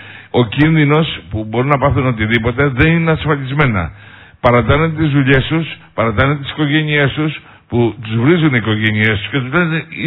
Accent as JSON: {"language": "Greek", "town": "Livathos", "region": "Ionian Islands", "country": "Greece", "said": "γιατί είμαι από τη Λιβαθό."}